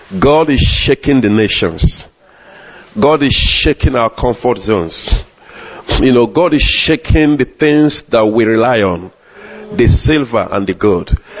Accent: Nigeria; now in London, United Kingdom; I'm from Nigeria, even though I live in London, you know, Wales, British Nigeria.

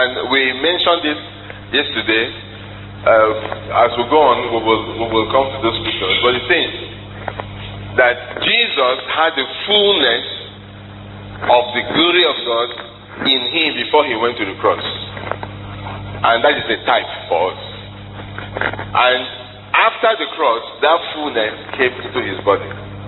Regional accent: Nigeria; When I go out in the morning, I think I'm a Nigerian.

